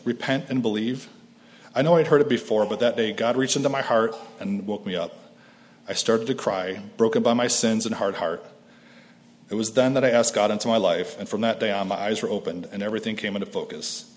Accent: Ohio, United States; I was born in Ohio as an only child, raised by my two adoring parents. I grew up in a Catholic church, in a Catholic grade school, a Catholic high school.

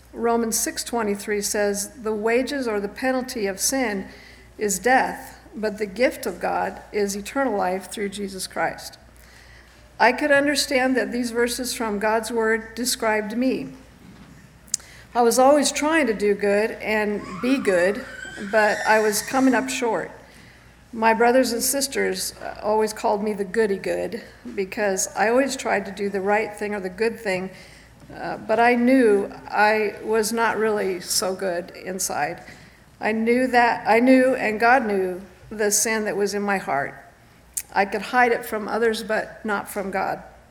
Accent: California, United States; I grew up in Southern California with my dad and mom and two older sisters and two younger brothers.

